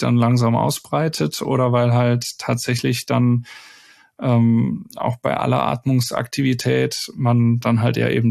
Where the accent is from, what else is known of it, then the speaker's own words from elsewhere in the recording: Wuppertal, North Rhine-Westphalia, Germany; born there; ich bin gebürtig aus Wuppertal, was ja den Ruf hat, durchaus auch schon mal ein übles Regenloch zu sein.